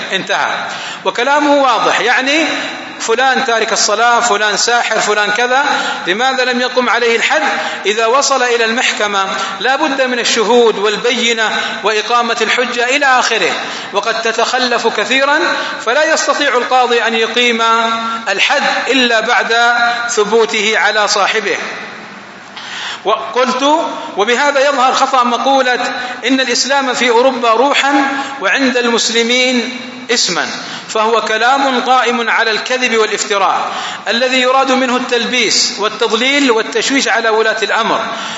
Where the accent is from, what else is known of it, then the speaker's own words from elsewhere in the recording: Saudi Arabia; أنه لم يبقى عندنا في السعودية من تطبيق شرع الله تعالى سوى تطبيق الأحوال الشخصية